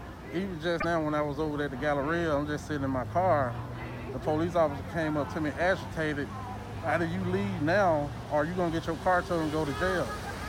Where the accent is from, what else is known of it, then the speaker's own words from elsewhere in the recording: United States; born there; I was born in the United States, but I don't feel like I'm a part of the United States.